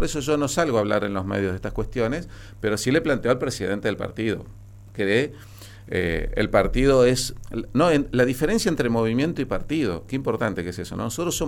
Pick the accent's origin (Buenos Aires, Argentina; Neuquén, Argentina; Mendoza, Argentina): Neuquén, Argentina; Huinganco; Sí, pero de Huinganco sin estar afiliado. Porque yo era... un profesional que volvía a mi pueblo